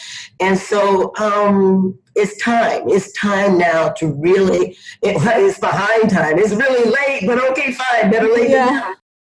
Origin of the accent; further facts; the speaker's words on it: the South, United States; So I grew up in the South, the Southern United States. Mm-hmm. I grew up in a place where the Ku Klux Klan started.